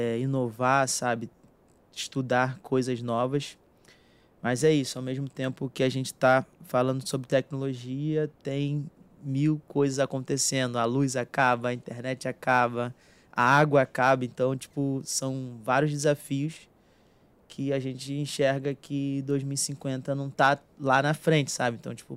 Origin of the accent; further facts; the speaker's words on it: Rio de Janeiro, Brazil; eu sou nascido e criado no Morro Santo Amaro.